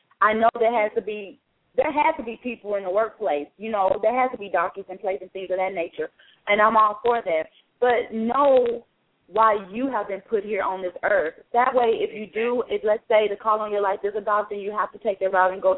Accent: Texas, United States; I am from Texas.

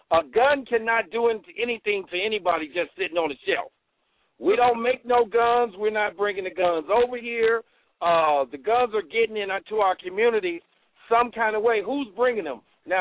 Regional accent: Chicago, Illinois, United States; you know, I'm from Chicago, born and raised

